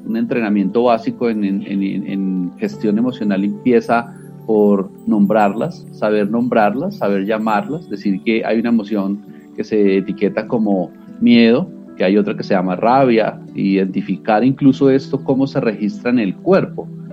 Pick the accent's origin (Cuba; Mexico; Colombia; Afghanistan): Colombia; uno de los grandes desafíos para nosotros como colombianos y colombianas